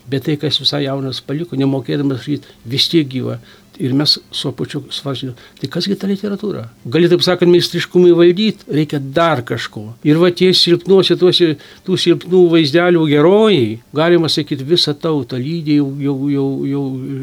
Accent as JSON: {"language": "Lithuanian", "town": "Petroškai", "region": "Alytus County", "country": "Lithuania", "tie": "born or raised there", "said": "mano vaikystė buvo Dzūkija, Lazdijų rajonas, Petroškų kaimas"}